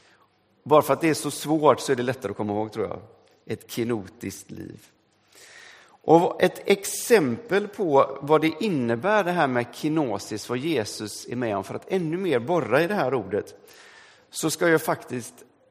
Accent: Sweden; first language Swedish; now in England, United Kingdom; Jag är fortfarande svensk men jag befinner mig i ett annat sammanhang. Jag befinner mig i England.

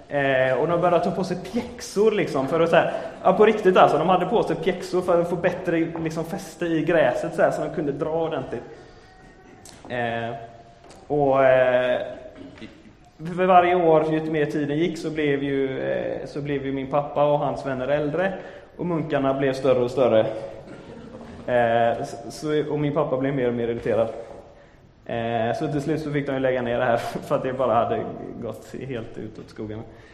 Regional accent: Jonsered, Västra Götaland County, Sweden; När jag växte upp i Jonsered så hade alltid vi ett stort midsommarfirande på den ängen som låg precis utanför min mammas radhus.

